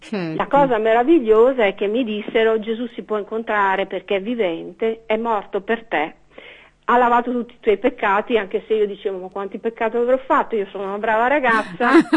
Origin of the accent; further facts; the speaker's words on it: Veneto, Italy; forse si sente che io sono veneta e invece Sandro è romano.